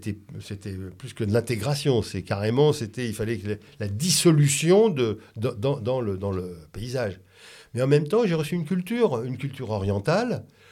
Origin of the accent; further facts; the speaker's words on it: Paris, Île-de-France, France; born there; je suis né à Paris, dans le 10e. Je suis né dans le Faubourg Saint-Denis, juste à côté, quand même, hein, rue des Petites Écuries. Donc, non, je suis né... Juif. Alors, je suis né français.